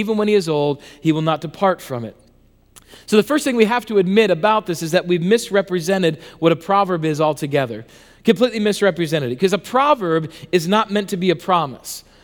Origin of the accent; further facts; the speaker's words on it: South Dakota, United States; When I grew up in South Dakota, we went to a small church there.